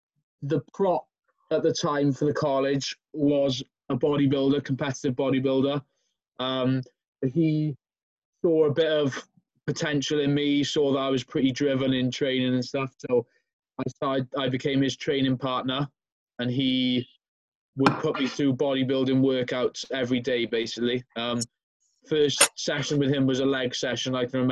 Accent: Swansea, Wales, United Kingdom; I'm from Swansea, which is south...

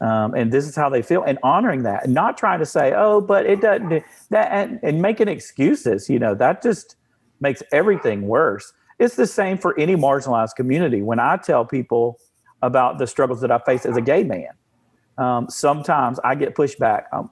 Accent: the South, United States; I grew up in the South. I grew up in a super conservative family. I grew up in the church.

